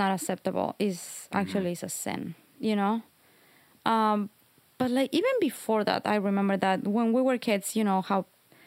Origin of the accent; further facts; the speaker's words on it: Ecuador; I am from Ecuador.